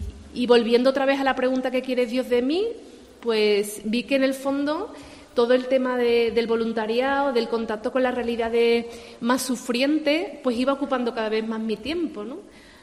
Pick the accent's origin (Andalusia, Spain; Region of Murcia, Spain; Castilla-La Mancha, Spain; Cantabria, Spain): Andalusia, Spain; Seville; Yo soy sevillana y soy antigua alumna de un colegio de los hermanos, de la Congregación de los Sagrados Corazones